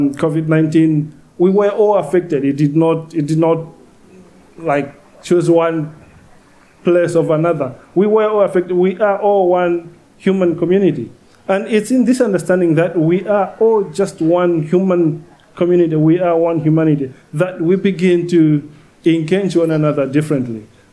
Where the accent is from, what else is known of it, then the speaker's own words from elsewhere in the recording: Malawi; Before colonialism, yes, I come from Malawi.